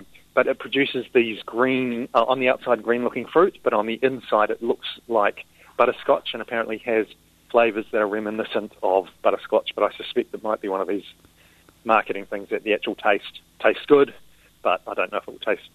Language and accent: English; Waikato, New Zealand; because I grew up in the Waikato eating fruit off trees at home.